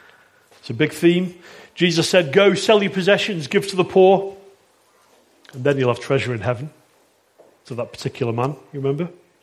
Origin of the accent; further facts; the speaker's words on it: United Kingdom; Maybe as British people, maybe most of us here today are British, and maybe it's a cultural thing.